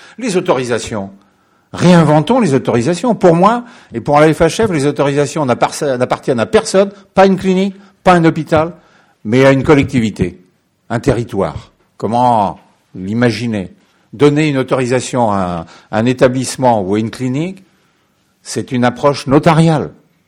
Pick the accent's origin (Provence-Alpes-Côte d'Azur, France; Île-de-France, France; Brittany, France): Brittany, France; Saint-Brieuc; Les territoires chez moi en Bretagne du côté de Saint-Brieuc n'ont rien à voir avec les territoires des Hauts-de-Seine où j'ai pratiqué dans ma jeunesse.